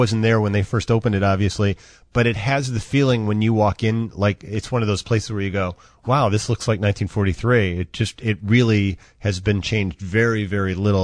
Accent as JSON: {"language": "English", "town": "Oak Forest", "region": "Illinois", "country": "United States", "tie": "born or raised there", "said": "I grew up in Oak Forest, but our closest one was in Tinley Park."}